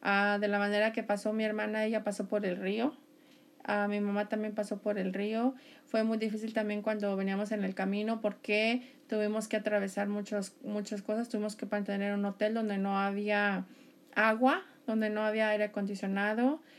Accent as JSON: {"language": "Spanish", "town": "Guadalajara", "region": "Jalisco", "country": "Mexico", "also_born_or_lived": "Saltillo", "lives_now": "United States", "said": "Okay, yo vengo de Guadalajara, Jalisco, México."}